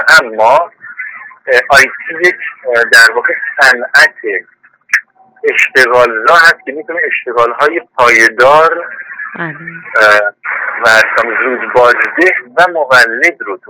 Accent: Sanandaj, Kurdistan, Iran; born there; متولد کردستان هستم، سنندج.

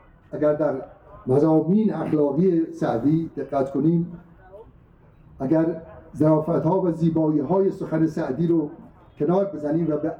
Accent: Khorasan, Iran; من از خراسان آمدم، با وجود فردوسی در واقع بزرگ شدم، در نام فردوسی و در خون فردوسی

